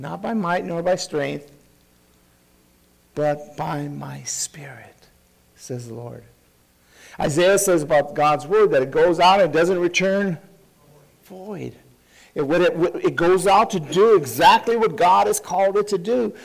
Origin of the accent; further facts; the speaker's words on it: East Los Angeles, California, United States; You know, I grew up in East L.A., but I don't walk in the projects at night.